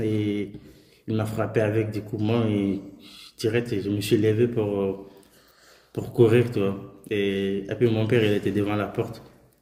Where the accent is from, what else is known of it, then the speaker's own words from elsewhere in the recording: Ouaoundé, Matam, Senegal; now in France; je suis né à un village qui s'appelle Ouaoundé au Sénégal et à côté de la Mauritanie. Le 10 février 2008, et j'ai grandi à un village qui s'appelle Goumel, celui de ma mère.